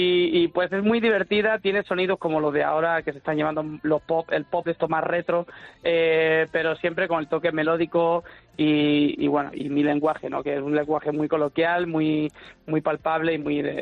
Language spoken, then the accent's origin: Spanish; Málaga, Andalusia, Spain; Ya necesitaba Málaga, necesitaba mi tierra, a la familia, lo necesitaba cerca